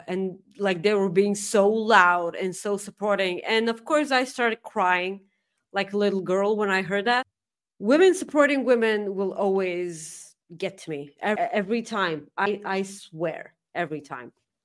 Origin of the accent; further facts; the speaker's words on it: Bulgaria; I'm from Bulgaria.